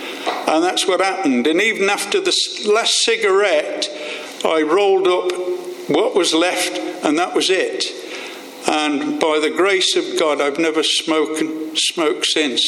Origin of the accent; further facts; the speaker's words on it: Coventry, West Midlands, United Kingdom; accent: Midland; I have a Midland accent and I was born and bred in Coventry, Warwickshire, during the devastating Blitz of the last war. The eldest of four.